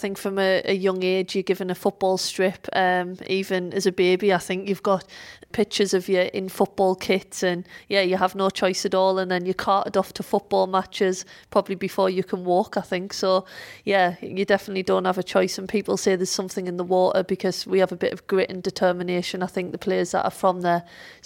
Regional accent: Sunderland, North East England, United Kingdom; Yeah, well, Sunderland is my hometown, and Fulwell is a part of Sunderland. So, yeah, that's kind of like my little town.

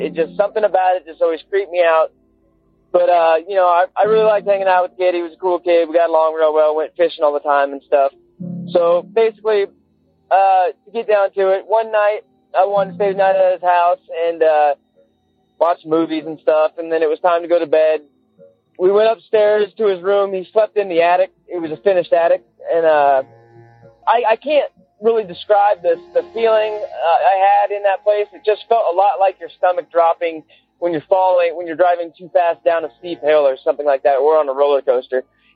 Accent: St. Helens, Oregon, United States; I'm from St. Helens, Oregon. Small town about 45 minutes outside of Portland, Oregon.

